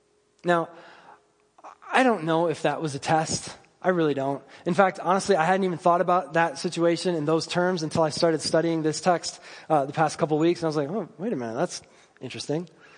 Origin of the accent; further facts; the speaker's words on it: Michigan, United States; I'd seen God's faithfulness in the formation of a new church in my hometown when I moved back to Michigan